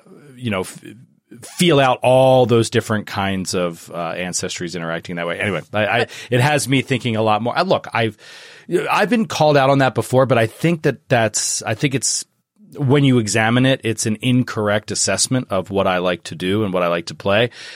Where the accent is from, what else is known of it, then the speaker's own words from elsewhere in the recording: Cranford, New Jersey, United States; Cranford.